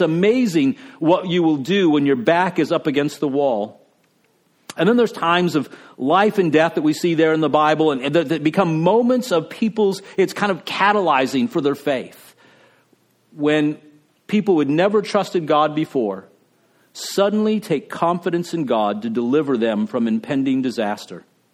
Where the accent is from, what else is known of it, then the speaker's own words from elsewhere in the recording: El Paso, Texas, United States; my wife, you know, she grew up in Minnesota, and I grew up in El Paso, Texas, out in the desert, you know?